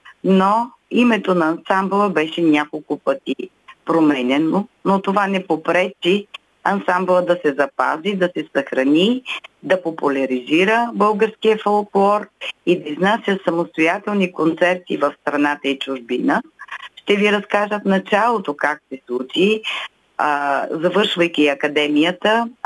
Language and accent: Bulgarian; Haskovo, Haskovo Province, Bulgaria; понеже съм си от Хасково